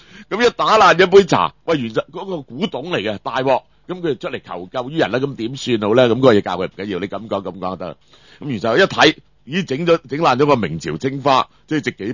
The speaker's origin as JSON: {"language": "Cantonese", "country": "China", "said": "我哋中国人咧话一个历史嘅民族就冇求历史真相嘅决心"}